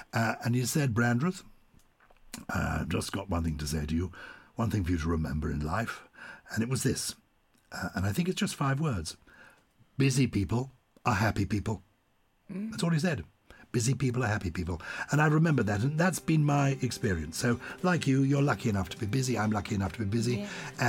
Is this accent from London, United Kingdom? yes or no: yes; London, United Kingdom; When I was a little boy, my parents lived in two blocks of flats. I was brought up in London, and I lived in mansion flats.